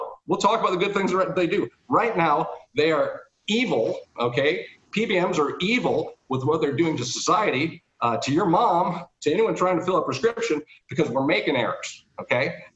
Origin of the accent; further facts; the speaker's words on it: Ohio, United States; you know, I say Antonio because I'm from Ohio.